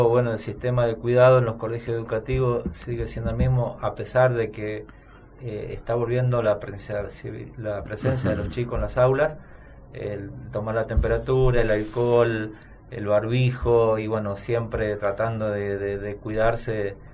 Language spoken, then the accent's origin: Spanish; San Juan, Argentina; now in Pinamar, Argentina; No, yo vine a Pinamar hace 21 años. Uh-huh. Soy de San Juan, de la provincia de San Juan.